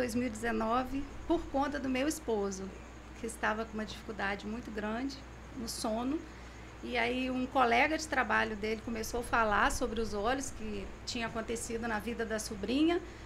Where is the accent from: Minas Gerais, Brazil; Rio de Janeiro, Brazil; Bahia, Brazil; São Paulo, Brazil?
Rio de Janeiro, Brazil; Cambiocó; Sou de Cambiocó.